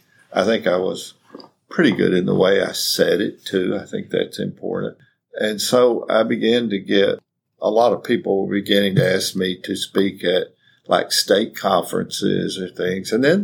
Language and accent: English; the South, United States; accent: southern; coming from a small rural town with my southern accent and not very sophisticated on things.